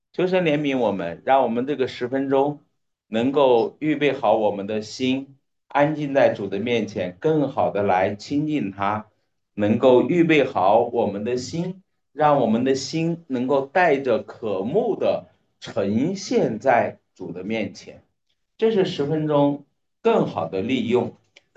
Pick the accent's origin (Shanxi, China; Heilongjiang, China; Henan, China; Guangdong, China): Henan, China; accent: Henan dialect; 我可能给大家用我们河南话说，拔一点气门芯。